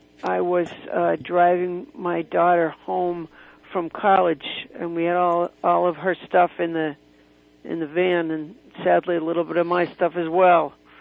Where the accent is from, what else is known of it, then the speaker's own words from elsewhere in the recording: Massachusetts, United States; also born or lived in Alabama; Well, I was born there. I was raised in Massachusetts, and we used to vacation in Alabama because it's where my mother was from.